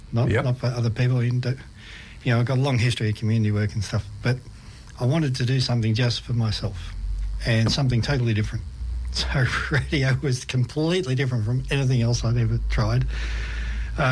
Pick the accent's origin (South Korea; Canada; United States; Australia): Australia; Frankston North, Victoria; Oh, yes. Frankston North. The Pines, mate.